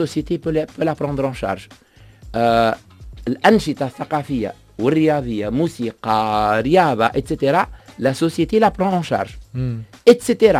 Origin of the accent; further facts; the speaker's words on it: Tunisia; يبدو اللي عندنا في تونس دي زون سبيسياليزي